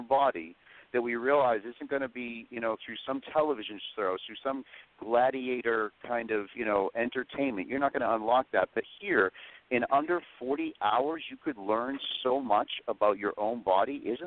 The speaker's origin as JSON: {"language": "English", "country": "Ireland", "said": "I felt like I was sweating Guinness as an Irishman."}